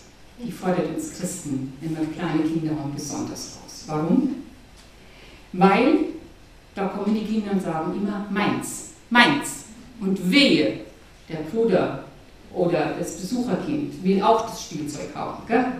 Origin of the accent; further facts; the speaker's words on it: Germany; now in Austria; als Deutsche in Österreich ist das noch ein bisschen schwieriger